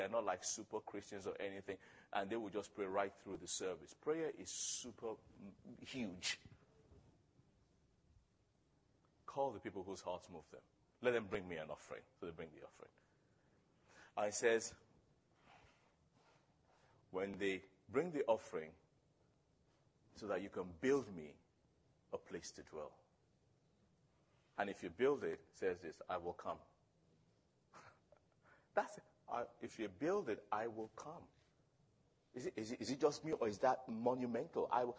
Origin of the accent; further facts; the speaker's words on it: Nigeria; And I'm Nigerian. And I'm Nigerian.